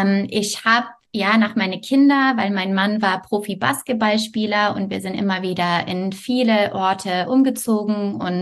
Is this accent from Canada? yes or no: yes; Canada; German is a second language; moved away as an adult; also born or lived in France; now in Germany; Wie du gesagt hast, ich komme ursprünglich aus Kanada. Das heißt, ich habe jetzt seit 14 Jahren wohne ich hier in Deutschland. Ich war zwischendurch ein Jahr in Frankreich und habe Deutsch so vor 14 Jahren gelernt.